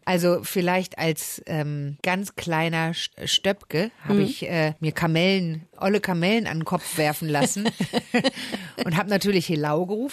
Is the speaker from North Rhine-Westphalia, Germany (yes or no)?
yes; Düsseldorf, North Rhine-Westphalia, Germany; viele haben sich gewundert, wenn ich gesagt habe, ich komme nicht aus Berlin. Ich komme tatsächlich aus Düsseldorf, aus dem Rheinland.